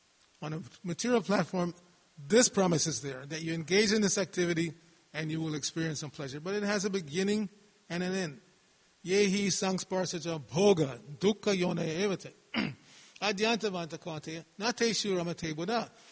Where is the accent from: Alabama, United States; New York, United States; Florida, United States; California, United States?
New York, United States; I grew up in New York and I had a lot of Jewish friends